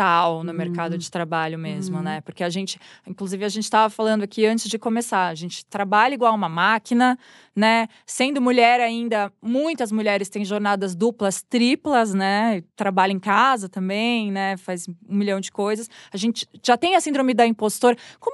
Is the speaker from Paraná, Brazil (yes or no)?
no; Araraquara, São Paulo, Brazil; born there; eu nasci em Araraquara e eu falava, não vejo a hora de crescer, mudar para São Paulo e trabalhar e ter minhas coisas